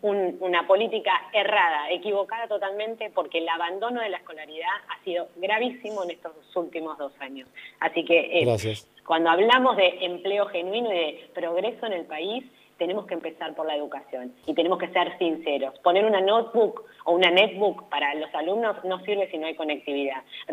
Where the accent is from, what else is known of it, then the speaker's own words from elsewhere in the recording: Pehuajó, Buenos Aires Province, Argentina; yo lo viví en mi pueblo, en Pehuajó